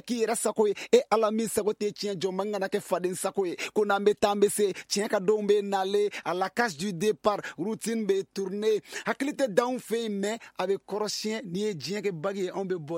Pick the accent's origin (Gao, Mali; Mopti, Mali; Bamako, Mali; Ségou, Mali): Ségou, Mali; Bla; Voilà, vu que je venais de loin, de très loin même. Je viens de Bla.